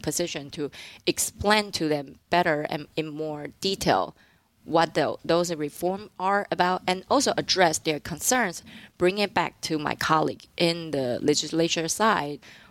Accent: Taiwan; now in United States; the way I grew up in Taiwan

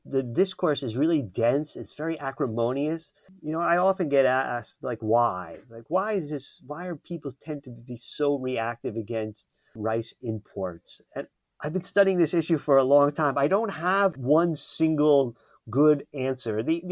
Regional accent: United States; Like I'm American and, you know, there's always been lunch issues as well

